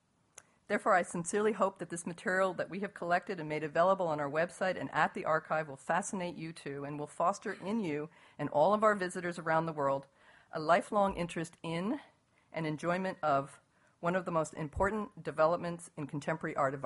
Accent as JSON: {"language": "English", "country": "Hong Kong", "first_language": "Cantonese", "second_language": "English", "said": "We are from Hong Kong, and we speak Cantonese in Hong Kong."}